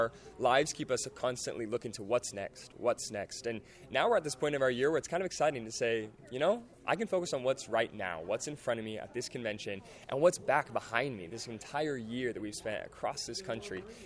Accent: San Luis Obispo, California, United States; headed back to Cal Poly University in my hometown of San Luis Obispo, California.

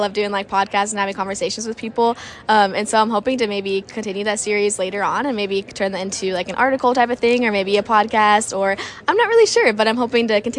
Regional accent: Macomb, Illinois, United States; So I grew up in Macomb, Illinois, which is on the western side, and I actually grew up in town, didn't grow up on a farm

